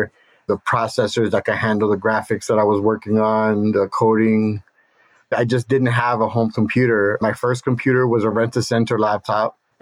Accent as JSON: {"language": "English", "town": "Brooklyn", "region": "New York", "country": "United States", "tie": "born or raised there", "said": "I grew up in East New York, Brooklyn, one of the roughest neighborhoods in New York at the time."}